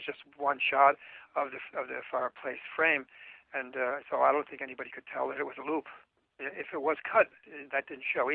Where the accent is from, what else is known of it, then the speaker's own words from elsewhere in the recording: New Jersey, United States; born there; now in New York, United States; I live in New York. I was born in New Jersey